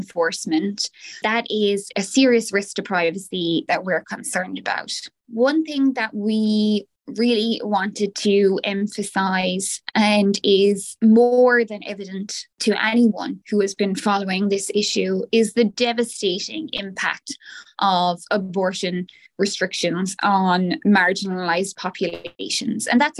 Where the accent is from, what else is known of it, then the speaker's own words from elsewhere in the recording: Ireland; I'm from Ireland and lived under Ireland's abortion ban until it was successfully repealed in 2018.